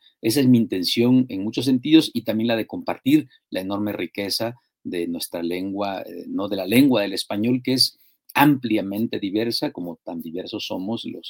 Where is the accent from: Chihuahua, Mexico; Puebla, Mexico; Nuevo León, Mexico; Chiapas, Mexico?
Chiapas, Mexico; Villa Comaltitlán; estando aquí mismo en Chiapas y, bueno, viviendo en mi pueblo, en Villa Comaltitlán.